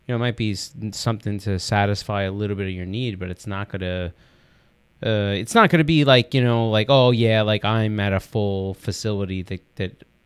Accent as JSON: {"language": "English", "town": "Long Island", "region": "New York", "country": "United States", "said": "like, we're from Long Island, for those that are listening, whatever."}